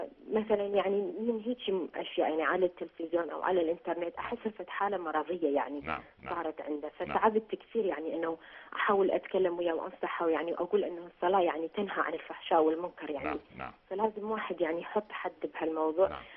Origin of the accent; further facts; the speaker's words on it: Iraq; now in Norway; أنا دكتور أنا أصلا من العراق. أعيش في النرويج.